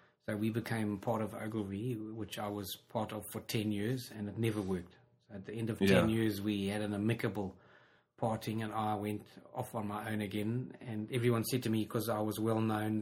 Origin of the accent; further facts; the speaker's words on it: Johannesburg, Gauteng, South Africa; also born or lived in Durban; So I moved from Johannesburg to Durban. I did national service. Every South African had to do army in those days.